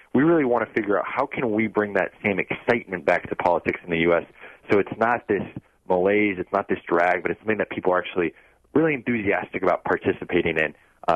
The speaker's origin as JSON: {"language": "English", "region": "California", "country": "United States", "also_born_or_lived": "Kenya / Ecuador / Zimbabwe", "said": "So I grew up, I'm originally from California, but grew up all around the world. So I was in Kenya during those elections. I was in Ecuador during a coup in 2005. I was in Zimbabwe during runoff elections in 2008."}